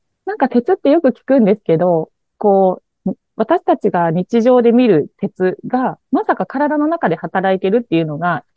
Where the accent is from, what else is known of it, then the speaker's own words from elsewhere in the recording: Matsuyama, Ehime, Japan; also born or lived in Uwajima; 私はですね、もともと出身が愛媛県で、宇和島市というすごく田舎の端っこの方で生まれまして、そこから、幼少期のうちに松山という愛媛県の中心部に引っ越したわけなんですけども、そこで、成長したというか、成長期迎えまして、